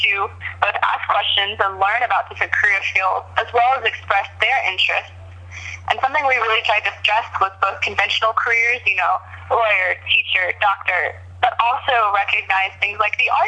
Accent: Roanoke, Virginia, United States; I can speak for my hometown, Roanoke, Virginia.

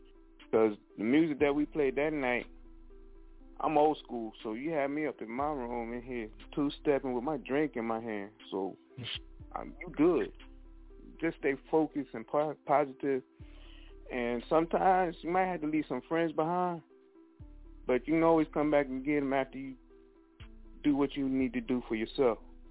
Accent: New York, United States; That's because I'm from the New York area, so you got to throw … up in there.

